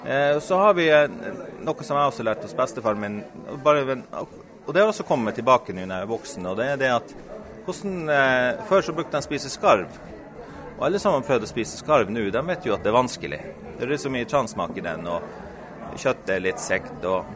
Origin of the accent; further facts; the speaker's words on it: Porsanger, Finnmark, Norway; also born or lived in Honningsvåg; jeg er født i Honningsvåg faktisk, og jeg har jo bodd mesteparten liv i Porsanger, men jeg har jo masse slektinger her i Honningsvåg